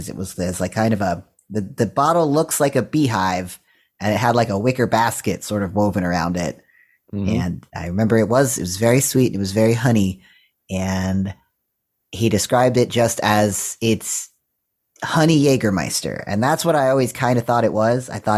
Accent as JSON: {"language": "English", "region": "West Virginia", "country": "United States", "said": "My favorite conversation to have with somebody is when I say I'm from West Virginia and they'll tell me something about Virginia that they know."}